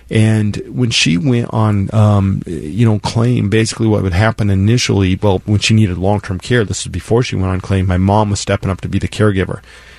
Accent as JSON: {"language": "English", "region": "Colorado", "country": "United States", "tie": "born or raised there", "said": "I grew up in Colorado, and my grandmother lived in this little town called Creed, Colorado."}